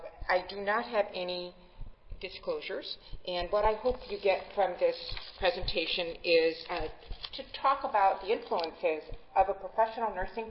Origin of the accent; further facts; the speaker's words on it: Tacoma, Washington, United States; I am from Tacoma Pierce County. That is about 30 miles or so south of the city of Seattle.